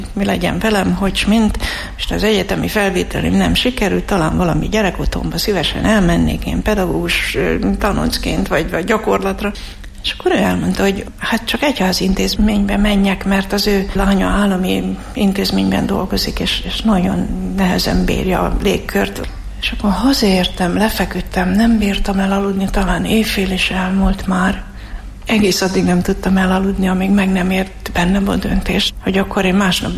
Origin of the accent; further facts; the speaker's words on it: Debrecen, Hajdú-Bihar, Hungary; Hát én Debrecenben nőttem föl